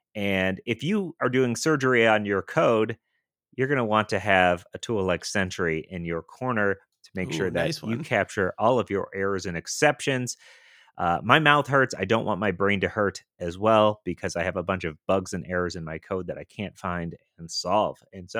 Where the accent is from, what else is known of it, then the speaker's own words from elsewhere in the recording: Denver, Colorado, United States; I'm from Denver.